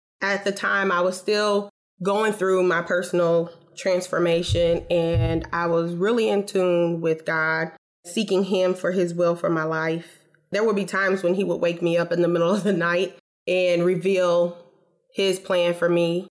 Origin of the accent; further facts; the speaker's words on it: Marion, Indiana, United States; I'm from Marion, Indiana. It's about 60 miles north from Indianapolis. I moved here after graduating from college. I went to Indiana Wesleyan in Marion in my hometown.